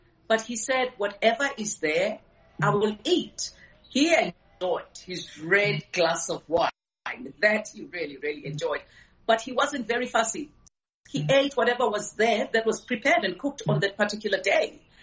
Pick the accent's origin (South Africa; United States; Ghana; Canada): South Africa; as a South African, obviously, because there were so many atrocities happening in my country